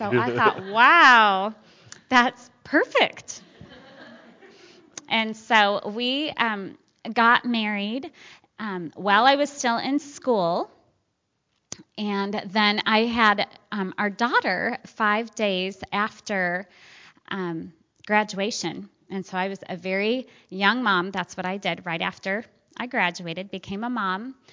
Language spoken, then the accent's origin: English; Michigan, United States; I grew up in Michigan, so I wanted seasons